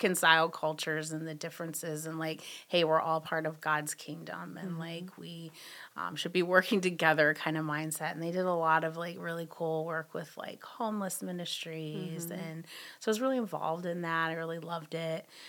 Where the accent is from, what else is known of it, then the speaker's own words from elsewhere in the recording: Boulder, Colorado, United States; Growing up in Boulder, I was part of a youth group that really like emphasized missions.